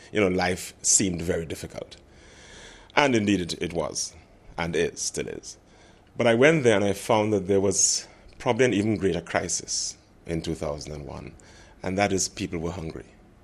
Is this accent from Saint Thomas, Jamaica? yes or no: no; Kingston, Jamaica; I am from Kingston, Jamaica.